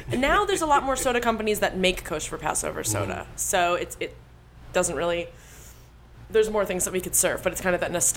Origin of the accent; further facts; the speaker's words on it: Ossining, New York, United States; I grew up in Ossining, New York.